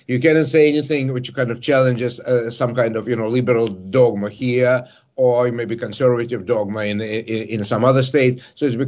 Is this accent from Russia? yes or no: yes; Moscow, Russia; English is a second language; now in United States; I was born and raised in Moscow. I left Russia in 1979. I've been in the United States for more than 40 years.